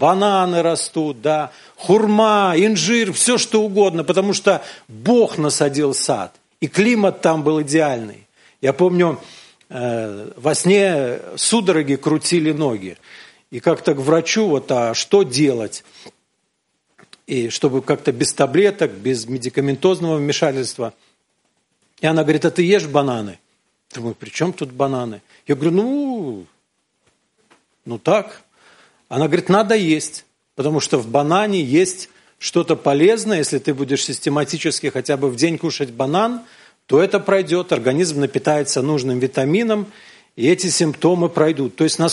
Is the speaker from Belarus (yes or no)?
yes; Belarus; И когда мы, белорусы, говорим «сад», ну что у нас в саду в белорусском растет?